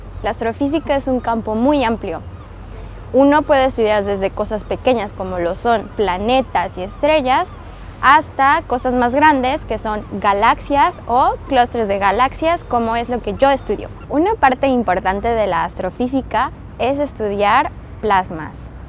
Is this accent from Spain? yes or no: no; Mexico; now in Hamburg, Germany; soy mexicana